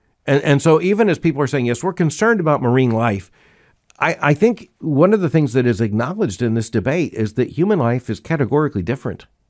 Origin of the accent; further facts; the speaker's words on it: Florida, United States; I've been fascinated with sharks ever since I was a little boy, and growing up in Florida, by the way